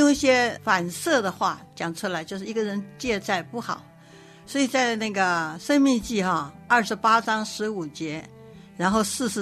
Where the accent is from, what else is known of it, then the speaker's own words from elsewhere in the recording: United States; 我们美国人就是少交税，因为你借的钱可以扣税